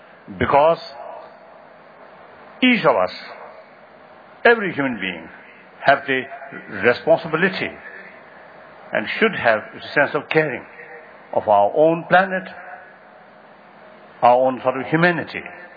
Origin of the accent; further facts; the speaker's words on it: Tibet, China; I come from Tibet, but some people almost have to consider Tibet as a mysterious land